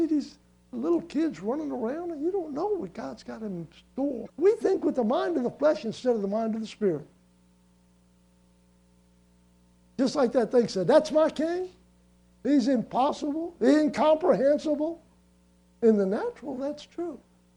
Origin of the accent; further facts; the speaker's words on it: New Orleans, Louisiana, United States; Like me, I'm from the Ninth Ward in New Orleans.